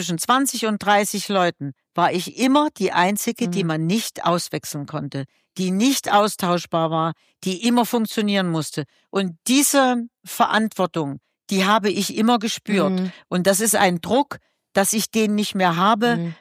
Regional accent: Weimar, Thuringia, Germany; also born or lived in Düsseldorf; meine Heimatstadt oder Thüringen ist für mich ein Kraftort. Ich weiß noch, als ich dann mich entschlossen habe, aus Düsseldorf zurückzukehren, haben ja alle gedacht, ich komme nach Berlin. Ja. Aber ich bin kein Großstadtmensch. Nee. Ich brauche mein kleines Weimar und dieses Kleinstadtflair

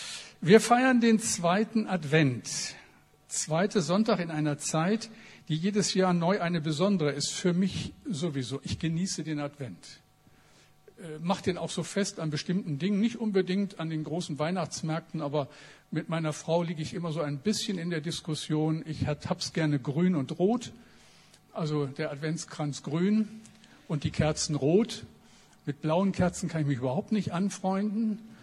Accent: Bremen, Germany; Jetzt darf ich euch mit ein bisschen Geschichte konfrontieren, die ihr wahrscheinlich besser kennt als ein Bremer, aber ich sage es trotzdem.

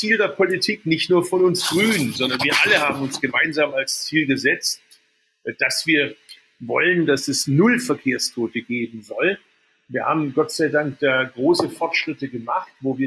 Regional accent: Baden-Württemberg, Germany; Da meine Geburtsstadt mitten im Tal ist, hat es mir auch geholfen, fit zu bleiben. Denn wenn man auf die Schwäbische Alb hoch wollte, dann musste man in die Pedale treten.

